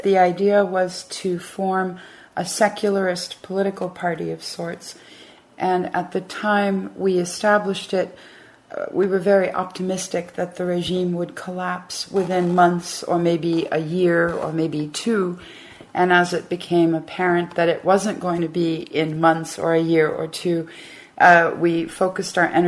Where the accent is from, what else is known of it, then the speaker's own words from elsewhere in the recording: United States; I've lived in Syria a few times in my life, but born and raised in the U.S.